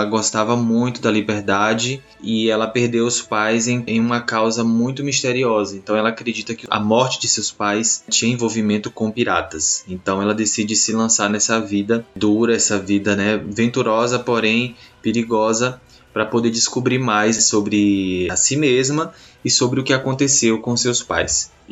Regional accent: Gandu, Bahia, Brazil; now in Vitória da Conquista, Brazil; Eu sou de Gandu, interior da Bahia, mas atualmente eu moro em Vitória da Conquista, também na Bahia.

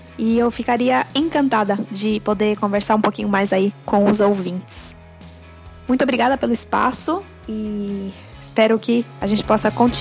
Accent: São Paulo, Brazil; also born or lived in Caraguatatuba; Eu sou natural de São Paulo, mas vivi muitos anos no litoral norte do estado, em Caraguá, e estudei, fiz a faculdade em Bauru.

